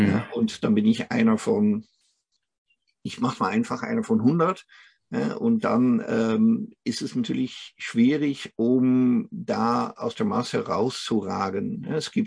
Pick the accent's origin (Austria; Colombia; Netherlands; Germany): Netherlands; German is a second language; Tatsächlich bin ich aus den Niederlanden, wohne hier in Emmerich, was tatsächlich ziemlich in der Nähe der Grenze ist. Habe allerdings vorher auch mal in Dortmund, in München, in Stuttgart gewohnt und auch noch in Salzburg in Österreich, in Echternach